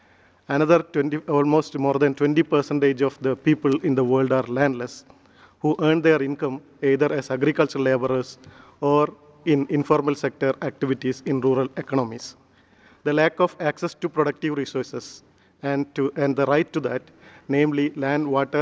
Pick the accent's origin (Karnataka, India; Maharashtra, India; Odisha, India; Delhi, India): Odisha, India; I'm from India, in the state of Orissa, in the Mayurbhanj district